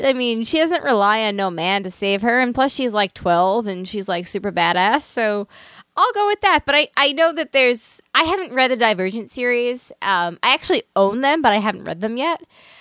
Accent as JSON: {"language": "English", "region": "Northeast", "country": "United States", "said": "I didn't say something that sounded stupid because I'm from the Northeast, which happens to me frequently."}